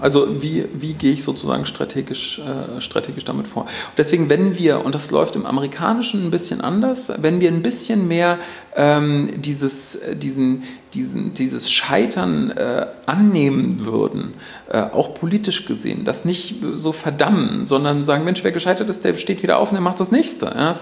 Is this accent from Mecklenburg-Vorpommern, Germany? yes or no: yes; Mecklenburg-Vorpommern, Germany; wir sind hier in Mecklenburg-Vorpommern groß geworden.